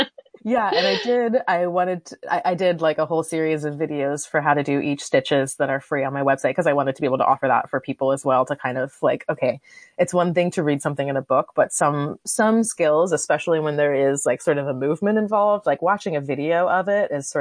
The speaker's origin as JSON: {"language": "English", "region": "Florida", "country": "United States", "tie": "born or raised there", "said": "I grew up in Florida, so I didn't really know much about snow or anything."}